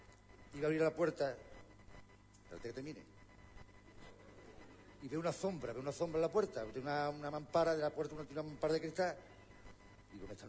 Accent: Huelva, Andalusia, Spain; de Huelva.

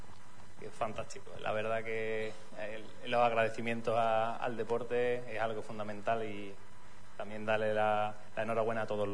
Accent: Huelva, Andalusia, Spain; muchos sitios pues no disponen de lo que dispone Huelva. Y yo siempre, pues lo que digo, llevando a mi tierra hasta los confines de la tierra.

